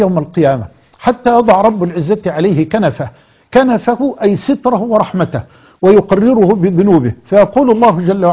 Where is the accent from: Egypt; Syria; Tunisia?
Egypt; بلدنا مصر